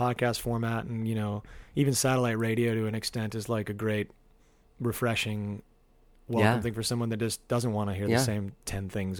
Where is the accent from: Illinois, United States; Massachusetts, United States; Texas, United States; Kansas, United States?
Massachusetts, United States; Andover; I grew up outside of Boston. Oh, yeah? In a town called Andover